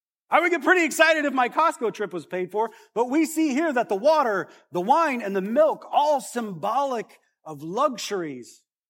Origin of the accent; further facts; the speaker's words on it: Wales, United Kingdom; I don't have any Jewish blood in me. I'm Welsh.